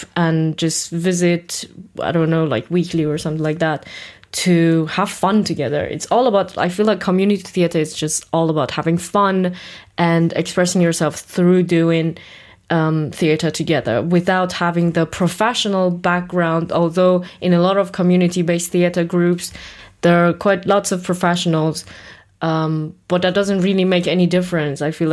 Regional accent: Iran; English is a second language; now in Halle, Germany; I live in Halle, right? And I used to, like, I'm from Iran, and I used to do theater back in Iran as a child growing up.

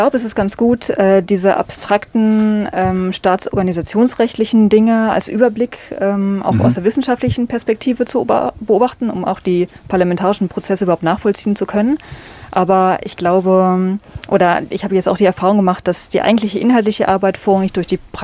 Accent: Eisenach, Thuringia, Germany; Also ich komme eigentlich aus der Nähe von Eisenach, habe in Eisenach mein Abitur abgelegt

